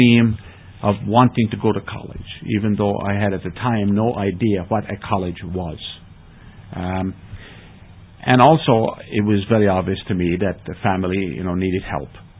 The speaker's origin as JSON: {"language": "English", "country": "Ireland", "said": "As being Irish and being male, you don't ask questions."}